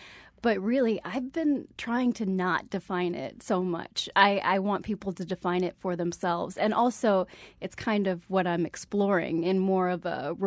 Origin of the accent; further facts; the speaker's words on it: Iowa, United States; I am the child of immigrants. My parents are from South India, and I grew up in Iowa.